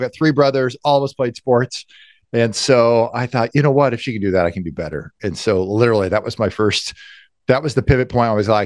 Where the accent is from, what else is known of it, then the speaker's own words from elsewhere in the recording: Des Moines, Iowa, United States; So I grew up in Des Moines, Iowa, went to school over at the University of Nebraska at Omaha.